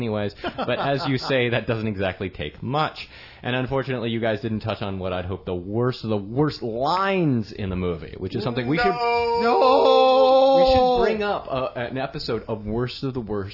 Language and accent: English; New York, United States; However, I am from New York, so I could have gotten away with it.